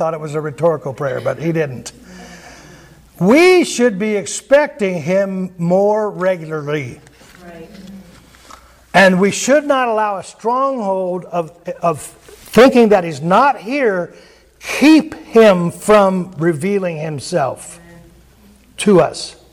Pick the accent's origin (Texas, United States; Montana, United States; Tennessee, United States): Montana, United States; Okay, I like to use that because I'm from Montana